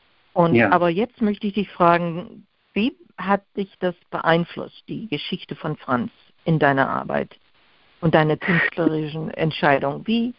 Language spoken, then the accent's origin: German; Fulda, Hesse, Germany; ich bin ja auch in Deutschland geboren, in Fulda aufgewachsen.